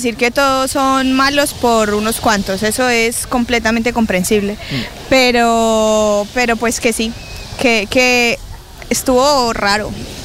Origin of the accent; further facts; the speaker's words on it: Tuluá, Valle del Cauca, Colombia; Yo soy del Valle del Cauca, de Tuluá, exactamente, el corazón del valle, donde se baila salsa y eso.